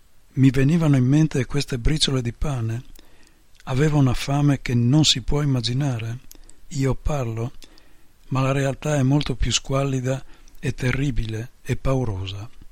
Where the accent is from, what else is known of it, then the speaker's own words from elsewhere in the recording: Turriaco, Friuli-Venezia Giulia, Italy; Io ho aperto un negozietto di abbigliamento qua a Turiaco, al mio paese. Sono stata sempre qua in silenzio.